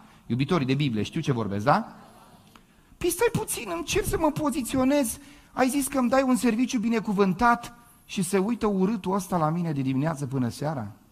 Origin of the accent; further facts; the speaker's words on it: Moldavia, Romania; Eu sunt din provincial, vin din Moldova.